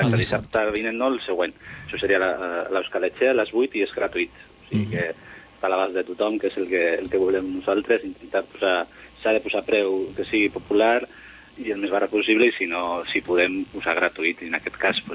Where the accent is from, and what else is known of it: Basque Country, Spain; Catalan is a second language